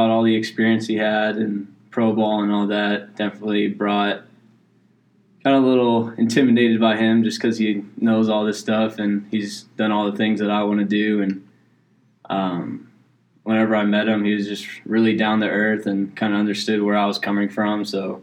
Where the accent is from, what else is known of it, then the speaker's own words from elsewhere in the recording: Texas, United States; I'm a Texan.